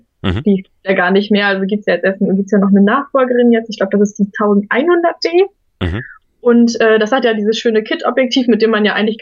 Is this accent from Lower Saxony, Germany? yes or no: yes; Oldenburg, Lower Saxony, Germany; Also ich komme, wie gesagt, aus Oldenburg. Das ist auch nicht so weit vom Meer entfernt, zum Beispiel von der Nordsee.